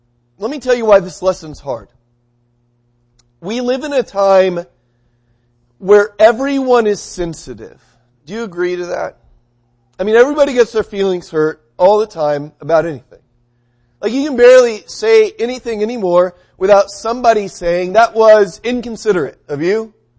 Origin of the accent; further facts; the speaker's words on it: United States; Of course, you know, I'm an American, so I can do what I want.